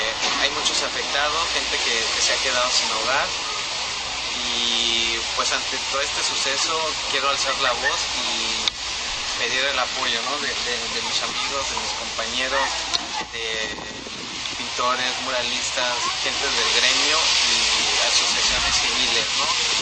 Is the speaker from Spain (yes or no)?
no; Santa María Xadani, Oaxaca, Mexico; Soy el pintor oaxaqueño … pues quería comentarles que me encontraba en pueblo natal, en Santa María Xadani